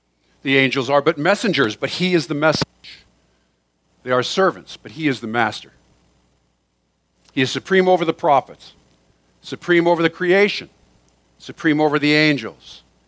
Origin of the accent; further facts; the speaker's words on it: Sacramento, California, United States; Now, I grew up in South Sacramento, and I spent a lot of time on the Sacramento River as a kid.